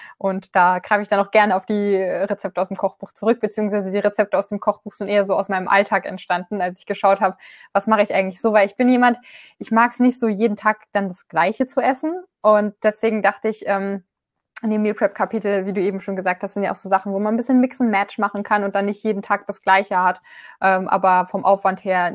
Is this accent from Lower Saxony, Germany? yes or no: no; Saarland, Germany; Also ich komme jetzt zum Beispiel aus dem Saarland ursprünglich und da ist es noch nicht so verbreitet.